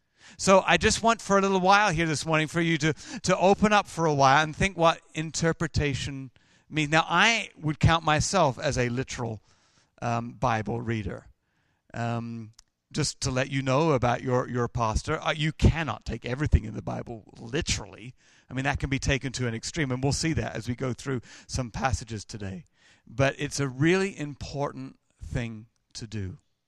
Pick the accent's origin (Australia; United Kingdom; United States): United Kingdom; I'm British.